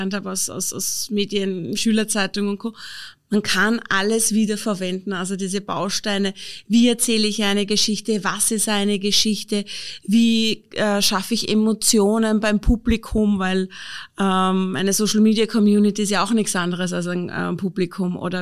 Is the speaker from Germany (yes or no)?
no; Upper Austria, Austria; als Oberösterreicherin.